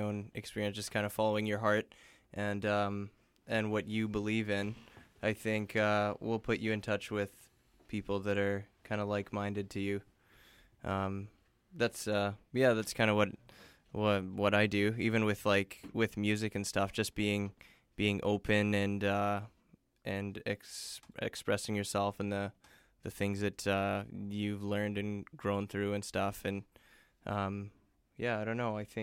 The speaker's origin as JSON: {"language": "English", "town": "Toronto", "region": "Ontario", "country": "Canada", "tie": "born there", "moved": "yes", "lives_now": "British Columbia, Canada", "said": "I was born in Toronto"}